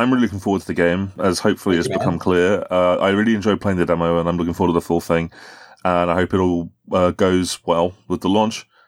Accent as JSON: {"language": "English", "country": "United Kingdom", "said": "I'm British."}